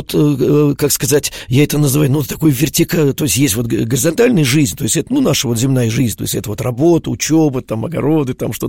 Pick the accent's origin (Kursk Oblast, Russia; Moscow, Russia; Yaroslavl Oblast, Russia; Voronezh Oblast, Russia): Moscow, Russia; я родился и вырос в Москве